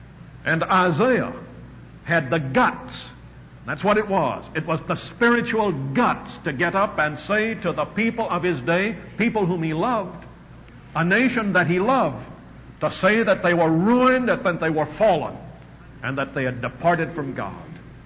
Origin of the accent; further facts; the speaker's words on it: the South, United States; I said that because I'm a Southerner.